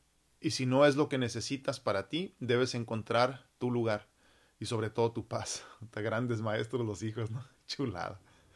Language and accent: Spanish; Mexico; Pero como mexicanos medimos a la mujer por cuántas parejas ha tenido.